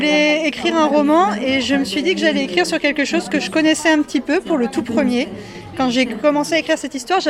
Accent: Senlis, Hauts-de-France, France; born there; Je suis née à Senlis.

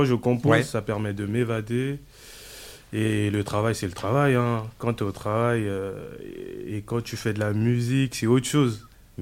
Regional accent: Gabon; now in France; Et après, vu que j'ai quitté le Gabon, j'ai laissé mon équipe.

